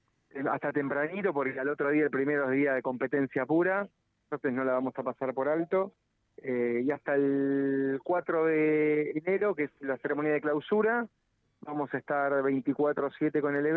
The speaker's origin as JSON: {"language": "Spanish", "country": "Argentina", "said": "que nos represente como argentinos"}